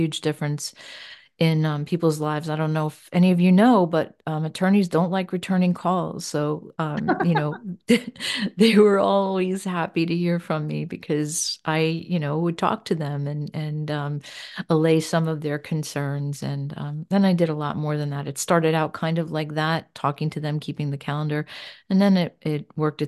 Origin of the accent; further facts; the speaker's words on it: New Jersey, United States; moved away as an adult; also born or lived in Pennsylvania / Florida; Actually, I am from New Jersey. I grew up in New Jersey and moved to Pennsylvania when I was 30.